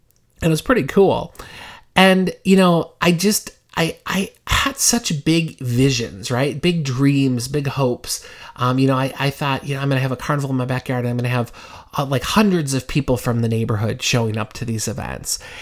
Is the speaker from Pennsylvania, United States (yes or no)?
no; Minnesota, United States; You know, I was a kid and I grew up in Minnesota. So actually, I still live in Minnesota.